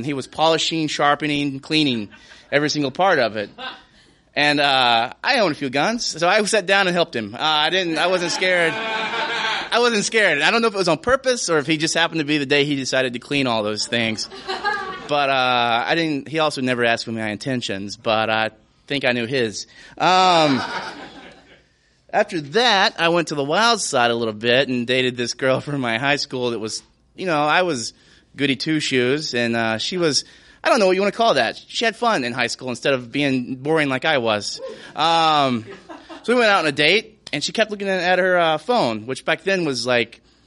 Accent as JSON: {"language": "English", "region": "Deep South", "country": "United States", "said": "Of course, I come from the Deep South in the Bible Belt, and I thought about being a preacher for a while."}